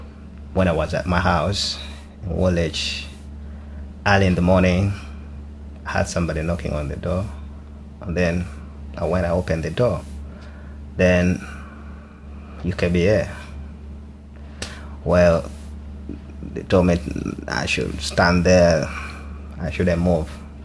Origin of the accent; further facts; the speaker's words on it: Uganda; now in United Kingdom; I'm from Uganda and I'm 26 years old.